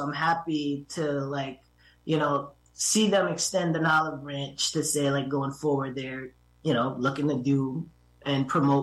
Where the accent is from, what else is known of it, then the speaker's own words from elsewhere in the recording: Hudson, New York, United States; So, you know, growing up in Hudson and in Columbia County, I've always noticed